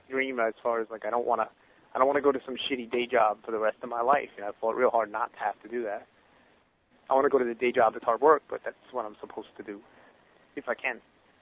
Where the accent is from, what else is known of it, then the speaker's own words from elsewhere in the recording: New York, United States; also born or lived in Los Angeles; I'm from New York, and I've been in L.A.